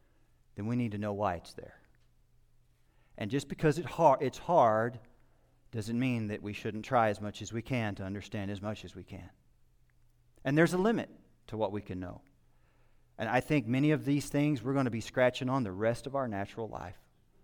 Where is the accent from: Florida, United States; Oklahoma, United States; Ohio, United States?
Oklahoma, United States; because of where I grew up in the Bible Belt of Oklahoma.